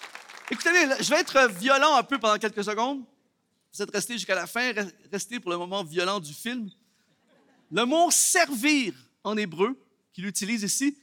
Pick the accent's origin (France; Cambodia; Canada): Canada; Mon accent aujourd'hui est connecté au fait que j'ai grandi toute ma vie ici.